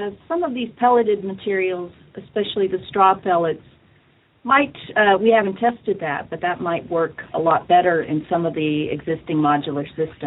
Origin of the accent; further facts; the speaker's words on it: Arkansas, United States; I'm from Arkansas, and I went to the University of Arkansas, and I started in animal science.